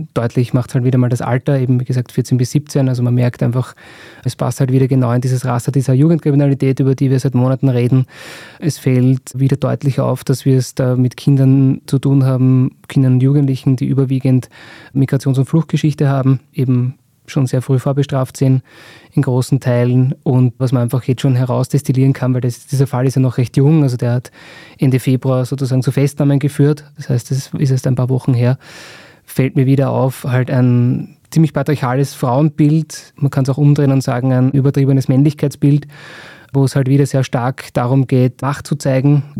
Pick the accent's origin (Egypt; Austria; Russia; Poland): Austria; Lower Austria; weil ich bin so im Raum Niederösterreich aufgewachsen, dort in der Nähe, und kenne Liesing daher sehr gut.